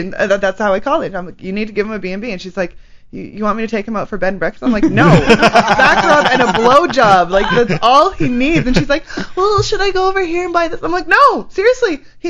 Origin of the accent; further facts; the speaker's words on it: Kelowna, British Columbia, Canada; everybody made fun of me for being a lesbian in high school, and I'm from Kelowna, and I grew up in a little area called Rutland, and it was called Rutland Slutland